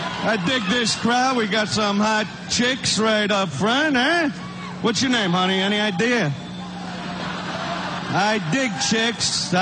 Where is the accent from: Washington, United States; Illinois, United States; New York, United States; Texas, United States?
New York, United States; Brooklyn; born there; I'm here to say I was born in Brooklyn, Sheepshead Bay.